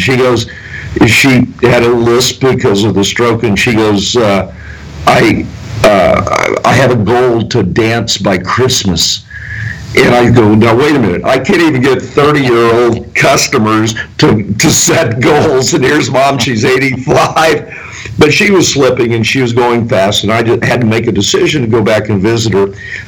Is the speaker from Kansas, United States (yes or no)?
yes; Kansas, United States; now in Phoenix, United States; I was born and raised in Kansas on a small farm, and I now live in Phoenix, Arizona.